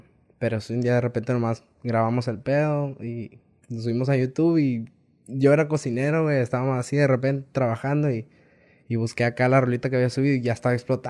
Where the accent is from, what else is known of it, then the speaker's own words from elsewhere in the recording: Guanajuato, Mexico; now in Hermosillo, Mexico; No, yo soy de Guanajuato.